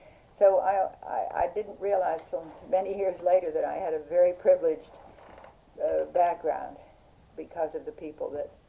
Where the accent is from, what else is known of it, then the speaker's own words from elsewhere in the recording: Pittsburgh, Pennsylvania, United States; I was born in Pittsburgh, and I was brought up in an artistic atmosphere because my father was an architect